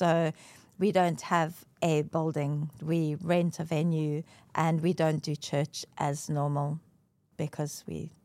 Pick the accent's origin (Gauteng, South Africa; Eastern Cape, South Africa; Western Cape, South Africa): Western Cape, South Africa; Cape Town; So we're both from Cape Town, born and bred.